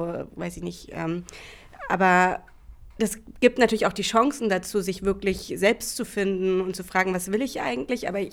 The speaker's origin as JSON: {"language": "German", "region": "Berlin", "country": "Germany", "tie": "born there", "said": "Ich bin in Berlin geboren und wohne hier auch noch."}